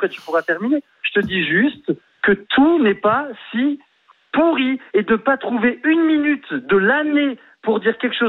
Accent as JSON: {"language": "French", "town": "Paris", "region": "Île-de-France", "country": "France", "said": "Non, maintenant je suis de Paris, mais maintenant je suis installé dans le sud de la France."}